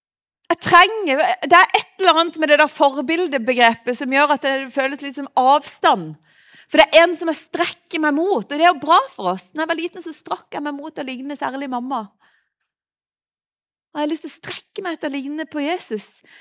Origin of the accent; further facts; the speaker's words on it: Lista, Agder, Norway; Jeg kom fra Lista, det ca. 1 time og 40 å kjøre.